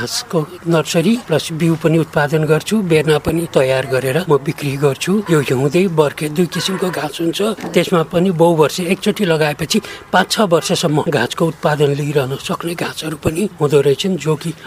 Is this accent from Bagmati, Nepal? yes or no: yes; Kathmandu, Bagmati, Nepal; now in Mukundapur, Nepal; म यहाँको लोकल होइन, म काठमाडौँको मान्छे हुँ र मेरो परिवारमा यसरी खेती किसान गर्ने कोही पनि छैन।